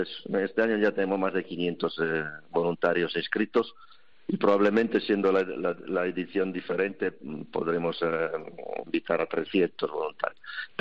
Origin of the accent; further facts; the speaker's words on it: Italy; Spanish is a second language; now in Spain; Yo soy italiano, pero llevo muchos años en España también.